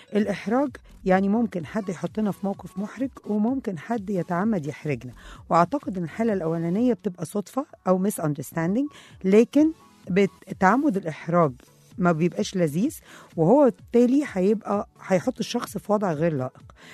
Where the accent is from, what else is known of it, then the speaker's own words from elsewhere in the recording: Egypt; مش من جوهر اخلاقنا كمصريين ومجتمع مترابط من قديم الازل بكل طوائفه